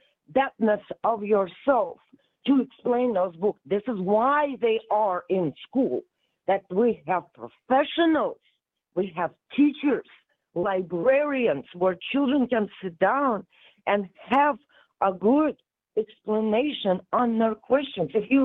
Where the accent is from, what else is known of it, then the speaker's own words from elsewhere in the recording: Russia; I'm from Russia, and in my house, we had to, I have a mix. My mama's side is Jewish, and my papa's side is Armenian, which are Christians.